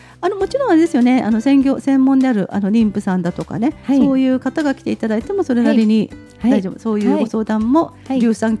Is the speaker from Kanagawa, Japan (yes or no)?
yes; Yokohama, Kanagawa, Japan; born there; で私はあの横浜生まれなんですね